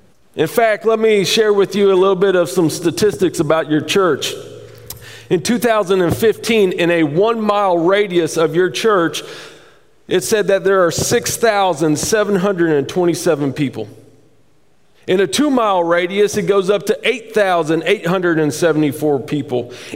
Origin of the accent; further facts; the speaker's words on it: Columbia, Missouri, United States; I grew up on Claysville Road. Everybody had fried chicken at Claysville store? Yeah, that is like